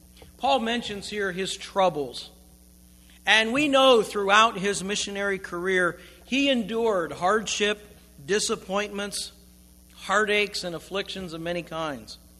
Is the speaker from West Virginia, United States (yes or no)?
yes; West Virginia, United States; My home state of West Virginia is one of the poorest states in the nation.